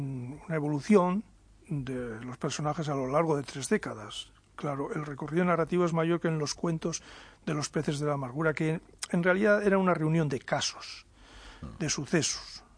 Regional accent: San Sebastián, Basque Country, Spain; born there; Yo paseaba recientemente por mi ciudad natal, San Sebastián

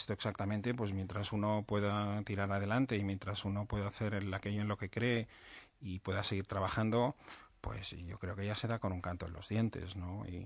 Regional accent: Barcelona, Catalonia, Spain; born there; Yo vivo en California, en Los Ángeles, la mayor parte del año, porque he vivido ahí durante muchos años. Y luego vivo también pues en Barcelona, que es la ciudad donde yo nací.

